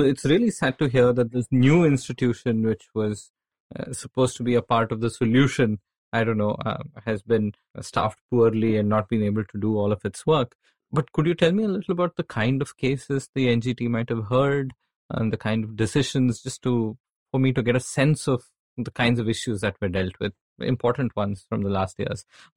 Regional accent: Bangalore, Karnataka, India; So I come from Bangalore. We have a city full of former lakes.

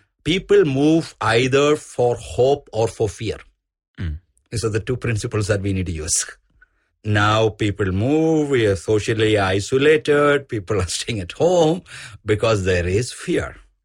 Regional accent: Palakkad, Kerala, India; So as a kid, I grew up in the Western Ghats in Palghat.

